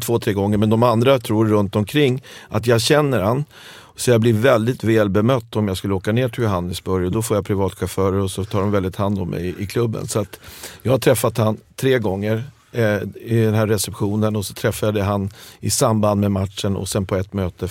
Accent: Sweden; Jag är från Sverige.

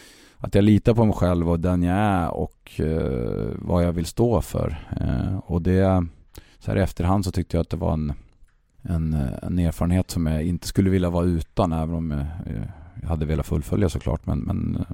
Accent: Åkers styckebruk, Södermanland, Sweden; Eller nej, jag är från Åkerstyckebruk

